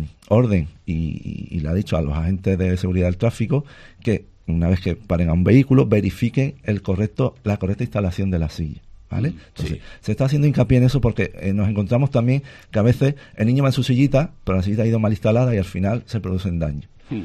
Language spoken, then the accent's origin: Spanish; Chipiona, Andalusia, Spain; Yo que soy de Cádiz, de Chipiona